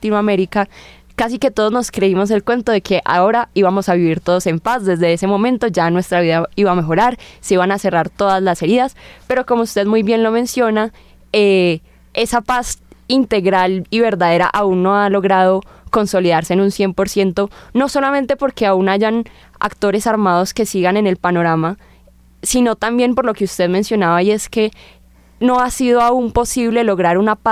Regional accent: Colombia; creo que como colombianos se nos ha dificultado generar ese diálogo entre esa tensión entre paz y justicia.

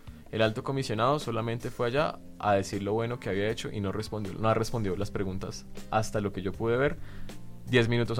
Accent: Colombia; Como colombianos estamos muy familiarizados

